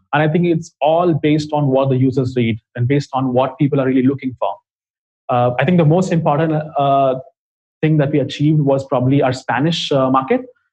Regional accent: India; English is a second language; Because we are from India, and of course, English is not our first language.

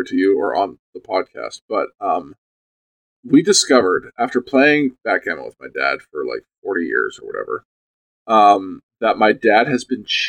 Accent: Canada; born there; I was born in Canada

